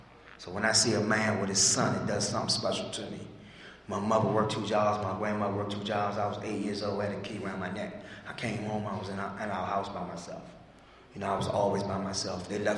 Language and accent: English; Washington, District of Columbia, United States; You know, I grew up in Washington, D.C., you know, and in a wonderful neighborhood.